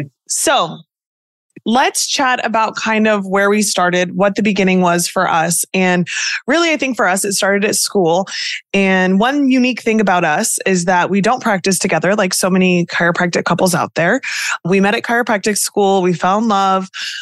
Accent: Midwest, United States; I'm from the Midwest.

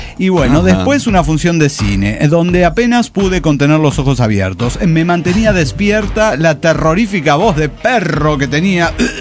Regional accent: Guatemala; de Guatemala.

